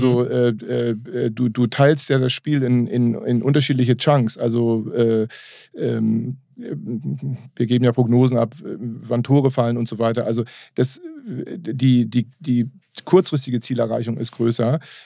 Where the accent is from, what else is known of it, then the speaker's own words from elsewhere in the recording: Hamburg, Germany; Also das war ja sozusagen die als Hamburger die Quelle, die Urquelle allen Wissens